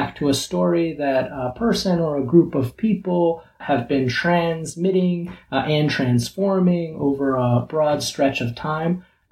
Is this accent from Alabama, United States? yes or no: no; California, United States; I grew up in California to a Central American family who came to the United States, migrated to the United States, fleeing wars in El Salvador and Guatemala.